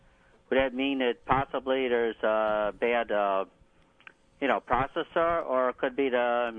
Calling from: Williamson, United States; Well, I'm calling from Williamson.

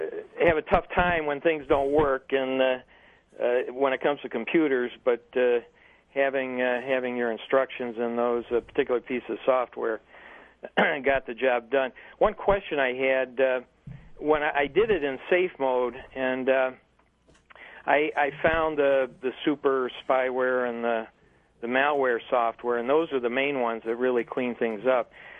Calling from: Greece, New York, United States

